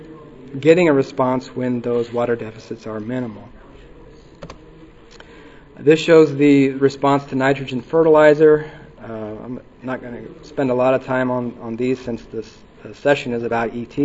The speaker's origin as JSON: {"language": "English", "region": "Midwest", "country": "United States", "tie": "born or raised there", "said": "I grew up in the Midwest"}